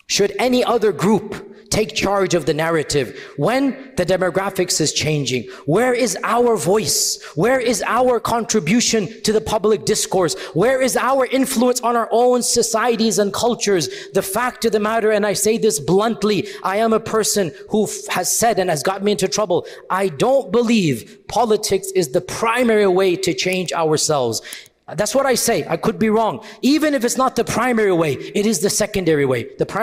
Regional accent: United States; We, as American Muslims, are no longer a very small minority. We're still a minority, but you cannot compare to how we were 40, 50 years ago.

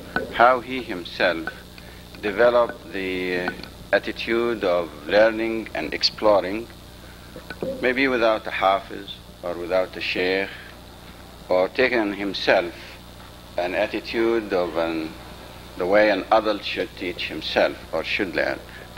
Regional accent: Houston, Texas, United States; I am from Houston. Texas, and I'm associated

